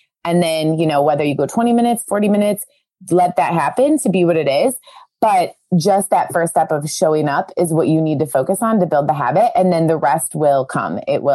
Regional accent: Cleveland, Ohio, United States; We're from Cleveland, Ohio. So CLE represents us.

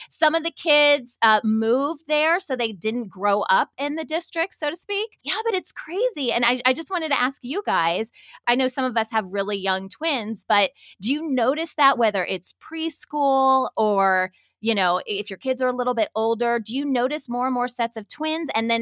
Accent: Ohio, United States; So I'm originally from Ohio, and I can say this because I'm originally a Midwesterner

